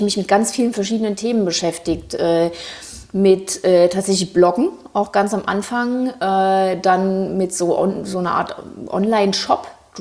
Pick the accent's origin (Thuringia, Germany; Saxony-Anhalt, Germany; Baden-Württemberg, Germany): Thuringia, Germany; also born or lived in Frankfurt am Main; now in Berlin, Germany; ich bin ursprünglich aus Thüringen, habe aber sehr, sehr lange in Frankfurt am Main gelebt und habe dort dann alle Zelte abgebrochen, Anfang 2017 bin nach Berlin gekommen